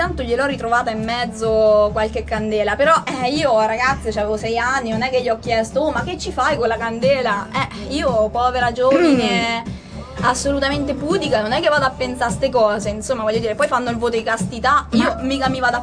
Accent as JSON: {"language": "Italian", "town": "Radicondoli", "region": "Tuscany", "country": "Italy", "tie": "born there", "said": "E dovete sapere che io ho sofferto tanto da giovine. Sono nata nel 1945 a Radicondoli."}